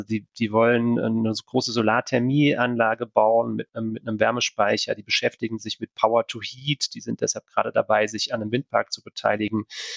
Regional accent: Kaiserslautern, Rhineland-Palatinate, Germany; im Südwesten Deutschlands, nämlich in meiner Heimatstadt Kaiserslautern

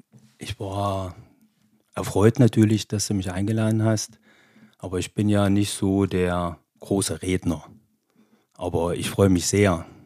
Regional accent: Geislingen, Germany; Und wohne natürlich in Geislin wieder, in meinem Heimatdorf. Und groß geworden natürlich in Geislin.

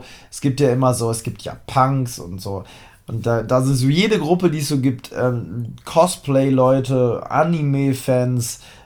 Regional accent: Harz, Germany; Also ich bin ja aus dem Harz.

